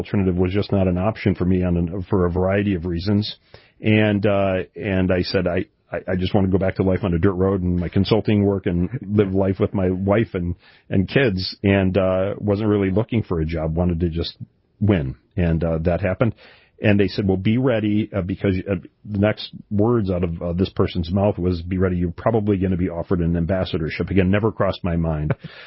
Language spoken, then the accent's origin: English; Richmond, Michigan, United States; My father ran for my hometown city council, the city of Richmond in Macomb County, Michigan.